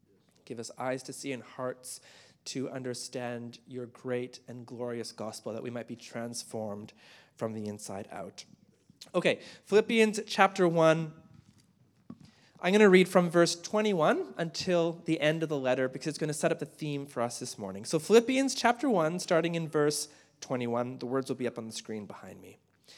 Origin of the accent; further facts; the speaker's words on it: Winnipeg, Manitoba, Canada; I'm from Winnipeg, Manitoba. It's not exactly the kind of place people brag about being from, okay?